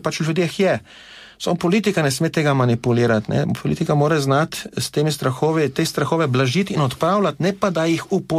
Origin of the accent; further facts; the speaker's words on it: Styria, Slovenia; kot mi Štajerci rečemo